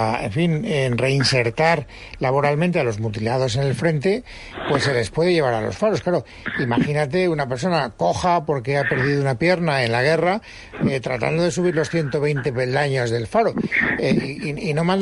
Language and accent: Spanish; Castellón, Valencian Community, Spain; como yo soy de Castellón, ya sabes por dónde voy a ir